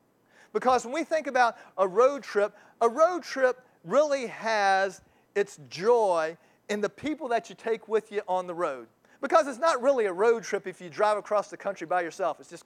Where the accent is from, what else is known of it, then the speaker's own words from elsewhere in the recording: Virginia Beach, Virginia, United States; Well, I grew up in Virginia Beach, and so there are a lot of sailors.